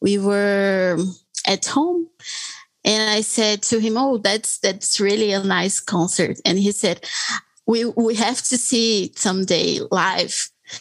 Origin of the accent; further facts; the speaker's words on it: Brazil; I'm 23 and I'm from Brazil.